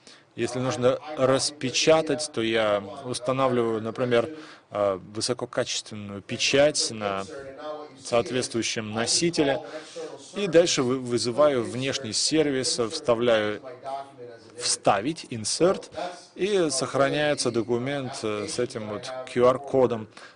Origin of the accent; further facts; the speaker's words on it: Chicago, Illinois, United States; Чикаго надо побольше сделать, потому что я из Чикаго